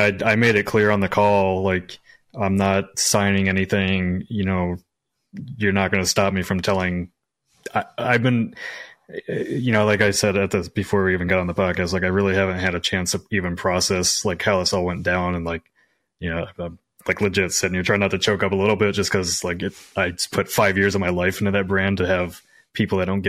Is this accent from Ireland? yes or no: no; Midwest, United States; Like, I came from the Midwest. Like, I didn't have connections in the games industry.